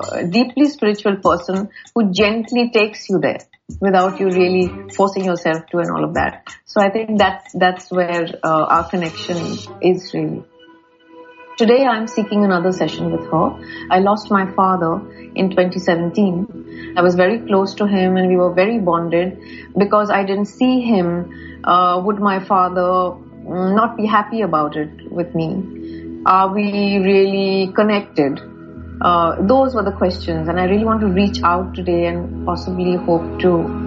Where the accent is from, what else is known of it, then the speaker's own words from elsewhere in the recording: India; now in Dubai, United Arab Emirates; I'm 55 years old. I live in Dubai and I'm a professional artist and a fashion designer. I was born and brought up in India.